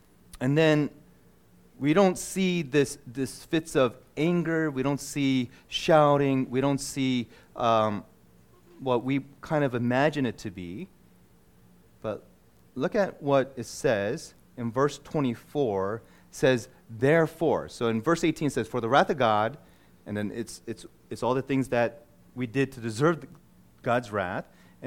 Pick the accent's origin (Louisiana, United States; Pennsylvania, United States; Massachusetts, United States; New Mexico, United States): Pennsylvania, United States; Philadelphia; I'm from Philly, and we had this, I don't know how big of a block.